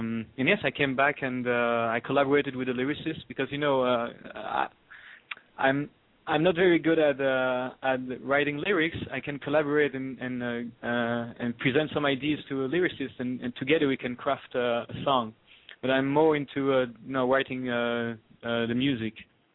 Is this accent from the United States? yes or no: no; Brussels, Brussels-Capital Region, Belgium; English is a second language; I grew up in Brussels. Brussels is it's geographically it's in the Flemish part of Belgium, but most of the population mm-hmm. 80% are French speakers. So I speak French. I didn't have a chance to practice my Dutch.